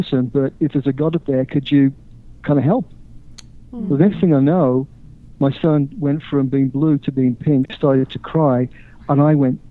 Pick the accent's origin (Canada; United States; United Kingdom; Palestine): United Kingdom; West Midlands; I was actually lived most of my life in the industrial cities of the Midlands, which is a bit like Detroit.